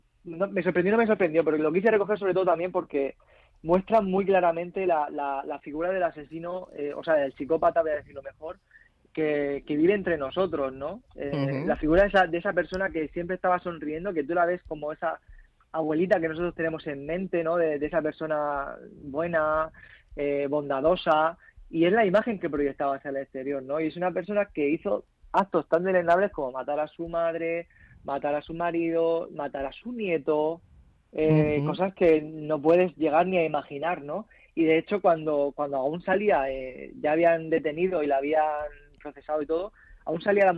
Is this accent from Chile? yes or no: no; Alicante, Valencian Community, Spain; yo vivo aquí en Alicante, pero me llevaron a Fitur como representante de mi tierra, de aquí, de Alicante